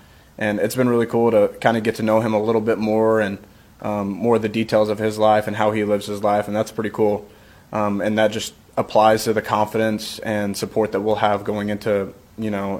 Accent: Texas, United States; growing up in Texas, a pretty good baseball school

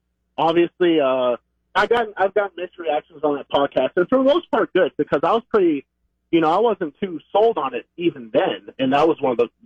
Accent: Clarksville, Tennessee, United States; I'm from Clarksville. My dad played at Austin Peay.

